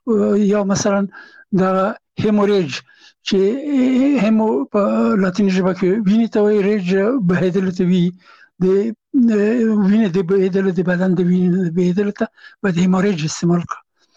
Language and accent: Pashto; Afghanistan; هغه هغه زه نه پېژندلم چې زه هم افغان یم، ماته یې نه پېژنده چې افغان یم.